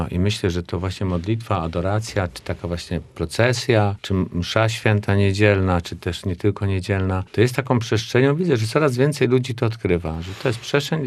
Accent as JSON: {"language": "Polish", "town": "Kraków", "region": "Lesser Poland", "country": "Poland", "said": "u nas w Krakowie organista zagra, może tam jedna osoba zaśpiewa."}